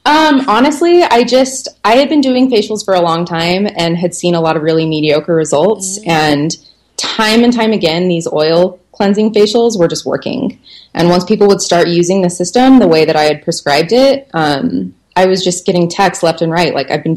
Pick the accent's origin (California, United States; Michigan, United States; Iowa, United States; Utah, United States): Utah, United States; Salt Lake City; also born or lived in New York; So I'm from Salt Lake City, Utah, and I studied cosmetology and aesthetics while I was still in high school.